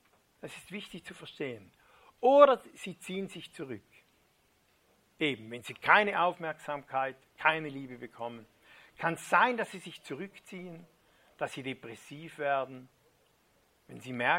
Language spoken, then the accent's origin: German; Switzerland; wo wir als Schweizer Servola gebraten haben